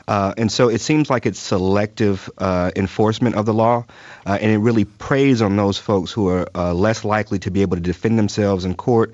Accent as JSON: {"language": "English", "town": "St. Louis", "region": "Missouri", "country": "United States", "tie": "born or raised there", "said": "growing up in St. Louis, you quickly learn what towns to drive through, what towns not to, how to engage with police officers in different municipalities."}